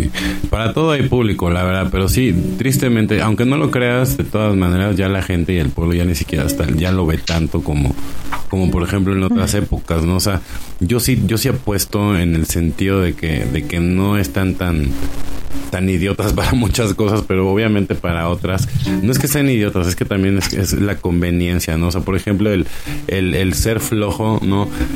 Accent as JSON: {"language": "Spanish", "country": "Mexico", "said": "como México tenemos el potencial de hacerlo si hacemos que el despertar sea de aquí, ¿no? Venga de aquí, del ombligo del mundo"}